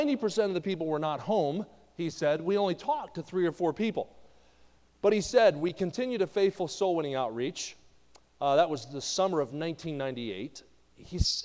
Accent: New Jersey, United States; When I was growing up in New Jersey, I grew up about 20 minutes across the river from Philadelphia.

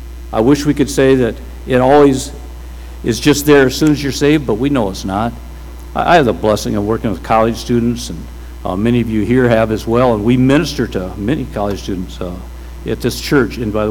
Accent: Stanton, Michigan, United States; he got a church started in my hometown of Stanton, Michigan.

